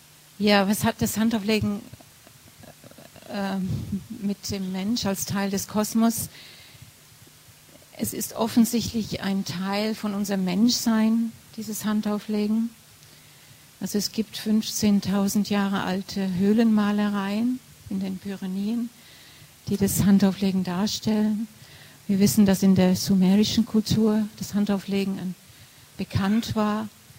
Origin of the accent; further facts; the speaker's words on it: England, United Kingdom; German is a second language; aus England und da haben wir eine lebendige Tradition in England.